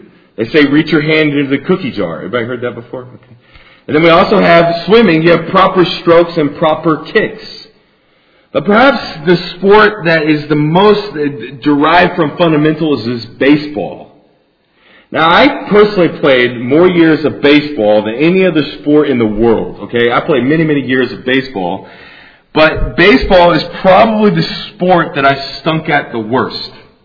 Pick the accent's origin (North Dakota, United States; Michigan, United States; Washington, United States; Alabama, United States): Alabama, United States; Huntsville; but I grew up here in Huntsville, the son of an engineer, and growing up here in Huntsville, I played many different kinds of sports.